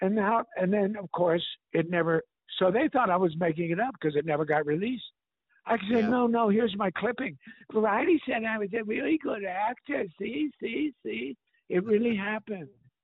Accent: Montana, United States; going back to when I worked on, growing up in Montana, the tough guy was always quiet.

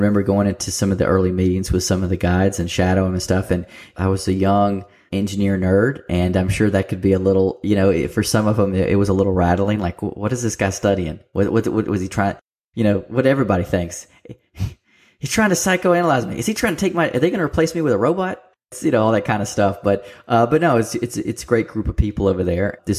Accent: Mississippi, United States; I mean, I grew up in Mississippi and we don't sell a lot of timeshares in Mississippi.

